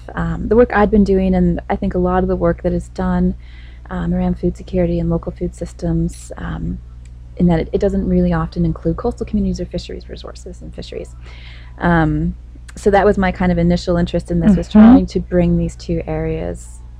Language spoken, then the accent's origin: English; Newmarket, Ontario, Canada; also born or lived in Nova Scotia; I'm from Ontario. I grew up in Ontario, in Newmarket, kind of north of Toronto.